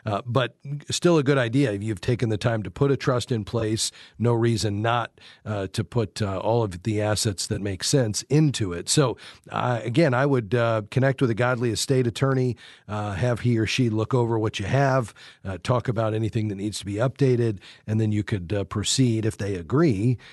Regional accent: Florida, United States; I grew up in South Florida

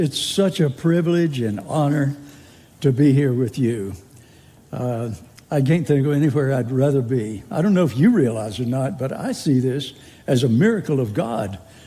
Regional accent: Liberty, North Carolina, United States; I'm from Liberty. And most people don't know where Liberty is. We went from three stoplights to two, I think, and they built the bypass around. But I always treasured Liberty as my hometown. It's where I grew up

